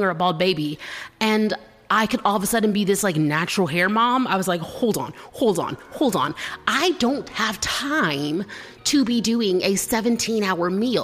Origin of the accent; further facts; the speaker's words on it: Georgia, United States; So here's the thing. I'm from Georgia. I'm a Southern human woman person.